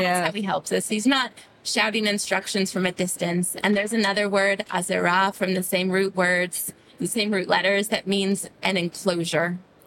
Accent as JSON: {"language": "English", "town": "Chicago", "region": "Illinois", "country": "United States", "tie": "born or raised there", "also_born_or_lived": "Jerusalem", "said": "Yes, I grew up in Chicago."}